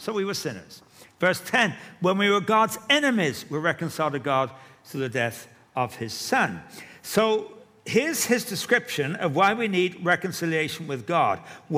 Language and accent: English; England, United Kingdom; You know I come from England. That may or may not be a good thing. You know I'm a Christian.